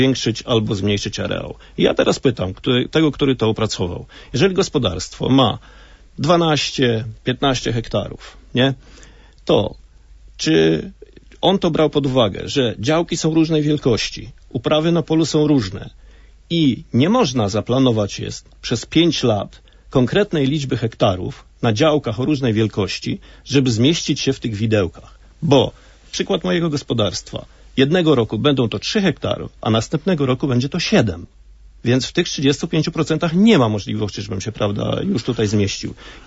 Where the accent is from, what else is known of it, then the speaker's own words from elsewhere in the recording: Lublin Voivodeship, Poland; Ja pochodzę z Lubelszczyzny, dokładnie z Zamojszczyzny.